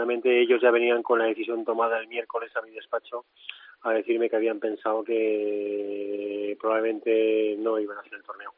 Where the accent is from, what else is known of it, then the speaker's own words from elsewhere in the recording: Community of Madrid, Spain; y como madrileño, les agradezco mucho el intento